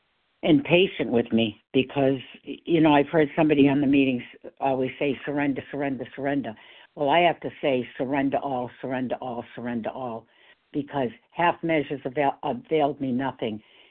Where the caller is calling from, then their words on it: Massachusetts, United States; From Massachusetts.